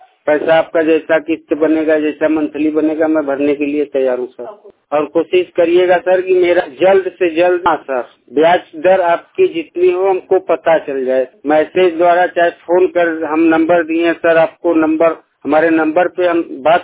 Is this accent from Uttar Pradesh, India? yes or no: yes; Jamua, Uttar Pradesh, India; ग्राम जमुआ जिला मिर्जापुर का निवासी हूँ। मैं गरीब परिवार से संबंध रखता हूँ